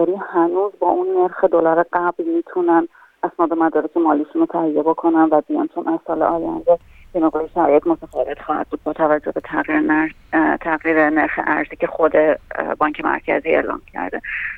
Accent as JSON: {"language": "Persian", "country": "Iran", "said": "ما هم ایرانی هستیم،"}